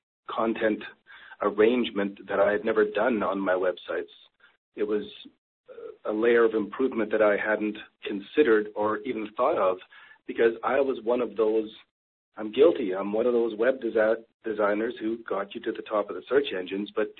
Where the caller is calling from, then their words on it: Canada; it's amazing that I'm meeting an Australian through a guy in California from here in Canada.